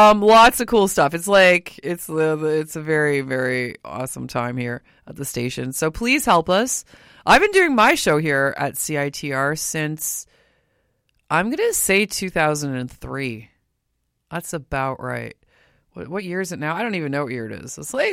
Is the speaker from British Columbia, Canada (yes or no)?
no; Windsor, Ontario, Canada; I'm actually from the area. I'm from Windsor, but I went to school in Detroit, blah, blah, blah.